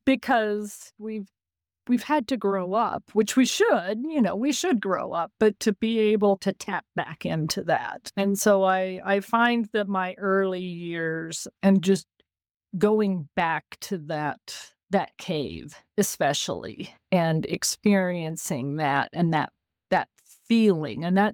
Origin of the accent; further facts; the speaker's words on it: Colorado, United States; So growing up in Southeast Colorado, sometimes, because this was back when cars were pretty basic and we didn't have cell phones and things